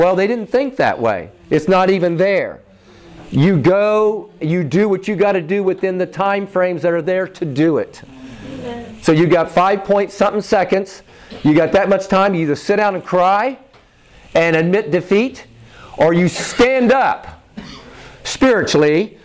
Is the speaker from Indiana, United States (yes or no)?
yes; Brookville, Indiana, United States; born there; I was born in Brookville, Indiana, near Indianapolis, but I never lived there. But I'm a Hoosier as far as birth.